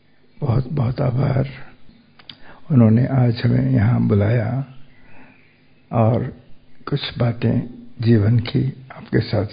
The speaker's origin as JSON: {"language": "Hindi", "town": "Mumbai", "region": "Maharashtra", "country": "India", "tie": "born there", "said": "और हम बम्बई में पैदा हुए थे, और हर वेकेशन में पालनपुर जाते थे मामा के घर"}